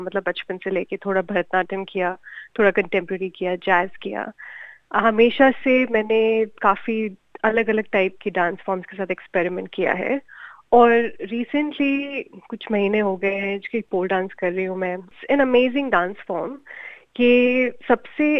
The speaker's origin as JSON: {"language": "Hindi", "region": "Delhi", "country": "India", "said": "मैं वैसे तो मैं दिल्ली से हूँ"}